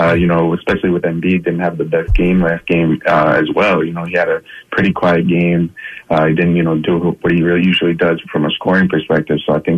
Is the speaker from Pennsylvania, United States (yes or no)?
yes; Philadelphia, Pennsylvania, United States; now in Atlanta, United States; So I'm actually born and raised in South Philly. And once I graduated from Temple University, I actually got a job with the Atlanta Hawks. So that's why I moved.